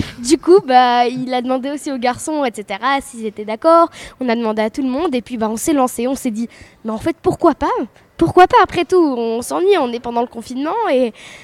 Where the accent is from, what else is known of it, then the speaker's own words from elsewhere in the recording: Zaventem, Flanders, Belgium; Alors moi je viens de Belgique, donc à 10 km à peu près de Bruxelles